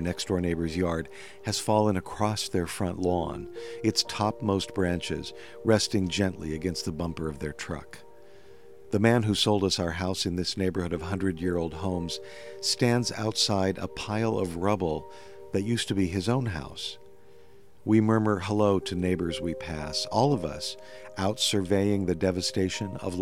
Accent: Phoenix, Arizona, United States; I grew up in Phoenix where weather, when it isn't either hot and dry or warm and dry, is mostly mysterious.

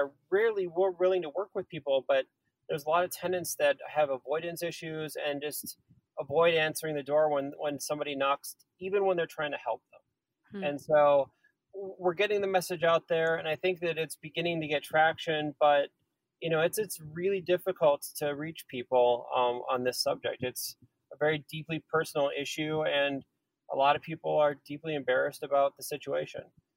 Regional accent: Wisconsin, United States; So I grew up in Wisconsin. I went to high school here. I went to college here, but I grew up in Wisconsin.

